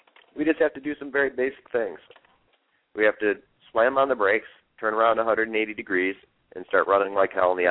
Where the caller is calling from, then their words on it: North Hollywood, California, United States; I'm calling you from North Hollywood. This is liberal as it gets, right?